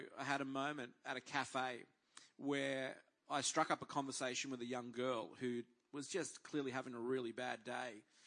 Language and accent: English; Toowoomba, Queensland, Australia; now in Woodridge, Australia; I didn't know what Woodridge was because I was from Toowoomba.